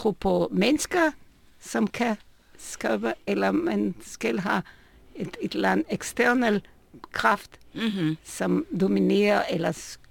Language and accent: Danish; Israel; jeg voksede op i Israel, hvor man kunne se, hvordan religion og Gud bliver brugt også politisk.